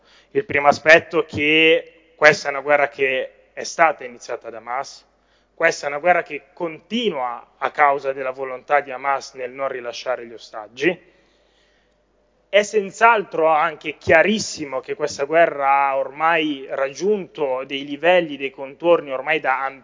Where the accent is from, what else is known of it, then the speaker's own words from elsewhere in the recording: Milan, Lombardy, Italy; da milanese, da lombardo, sono orgoglioso che la nostra nazione, la nostra regione ospiti lui al Niguarda e gli altri al Policlinico di Milano